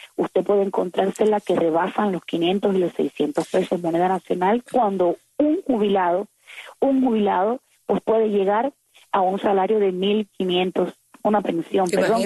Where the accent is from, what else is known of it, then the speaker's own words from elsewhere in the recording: Cuba; y como ciudadanos también, como cubanos, habíamos denunciado la situación